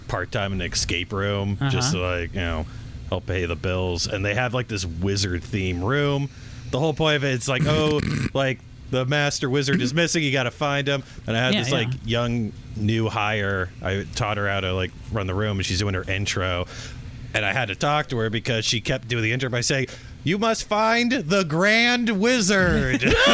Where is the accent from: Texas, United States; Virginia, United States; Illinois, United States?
Virginia, United States; Alexandria; Oh, well, I hail from Alexandria, Virginia.